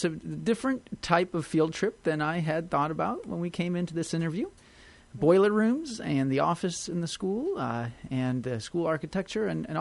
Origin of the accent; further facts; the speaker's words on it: St. Louis, Missouri, United States; Well, we used to go on some great field trips when I grew up in St. Louis